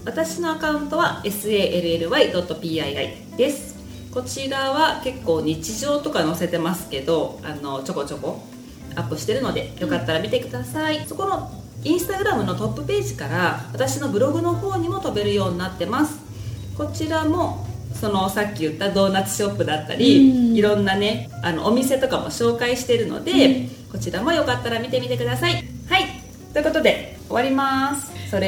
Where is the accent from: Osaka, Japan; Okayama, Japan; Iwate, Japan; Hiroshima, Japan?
Hiroshima, Japan; でもね私ね、うん、広島出身なんだけど